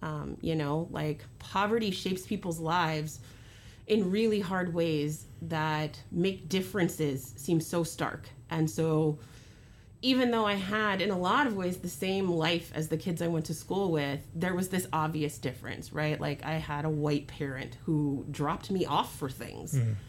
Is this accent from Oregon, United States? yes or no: no; Oakland, California, United States; The street I grew up on in Oakland is a street that has pretty much one residential house on it. And that's the house I grew up in.